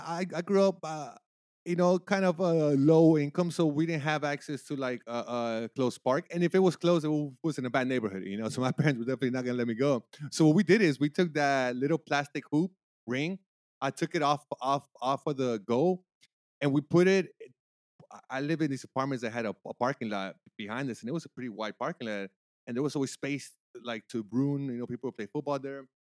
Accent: Houston, Texas, United States; I started getting into watching the Houston Rockets, you know, and I grew up in Houston, and it was 92, 93

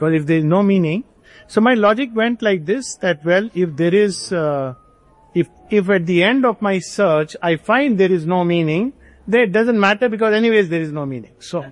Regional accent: Jharkhand, India; I grew up in a place called in Jharkhand, modern Jharkhand, some small little place.

